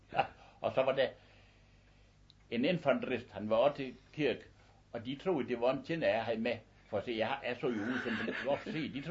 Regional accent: Aabenraa, Region of Southern Denmark, Denmark; Jeg sagde, jeg er op fra Nord-Slesvig.

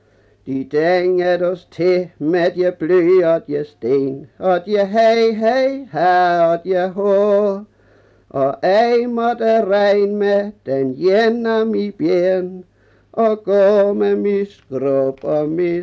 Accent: Tønder, Region of Southern Denmark, Denmark; born there; I Tønder Landssavn.

